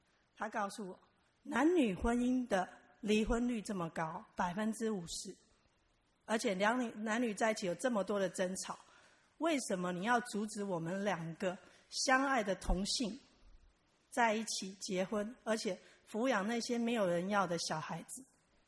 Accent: China; being 是说我是中国人，我这是我没有办法改变的东西

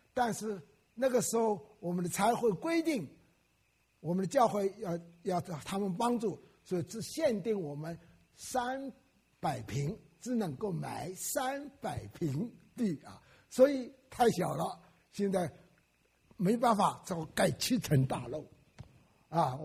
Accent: Wenzhou, Zhejiang, China; now in United States; 清明节4月5号要到我的老家温州去为我们的先人先父母的墓地去扫墓。我想应该是时候了，因为我到美国来刚刚今四月为止刚刚30年到美国来

